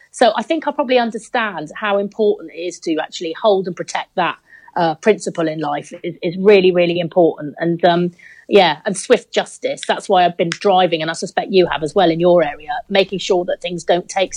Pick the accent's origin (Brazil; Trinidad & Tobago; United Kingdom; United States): United Kingdom; Torquay, South West England; got no funding into my hometown, which is still, again, the whole town is one of the most deprived in the southwest, at Torquay.